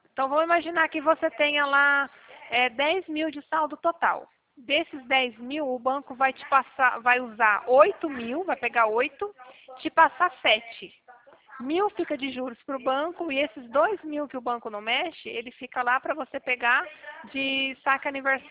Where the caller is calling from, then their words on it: Cornélio Procópio, Paraná, Brazil; Eu falo da cidade de Cornélio Procópio, no norte do Paraná